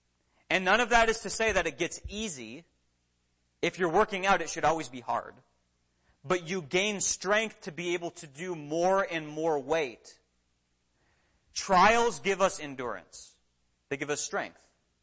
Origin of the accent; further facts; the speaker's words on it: Minnesota, United States; also born or lived in Tennessee; When I grew up in Minnesota, whenever it snowed, I always wished, or I always hoped, that we would have a school cancellation.